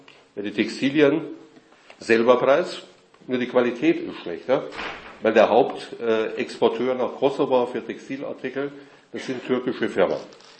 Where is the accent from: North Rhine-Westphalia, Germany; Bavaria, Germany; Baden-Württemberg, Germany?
Bavaria, Germany; Munich; dann finde ich dort Lokalitäten, die finde ich so in München, wo ich herkomme, so nicht.